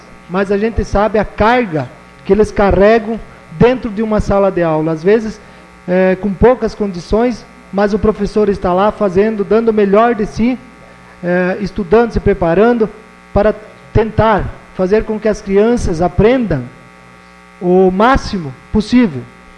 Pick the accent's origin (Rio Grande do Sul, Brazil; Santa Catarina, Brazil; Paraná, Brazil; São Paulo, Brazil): Santa Catarina, Brazil; Campo Erê; Somos de Campoerê, Santa Catarina.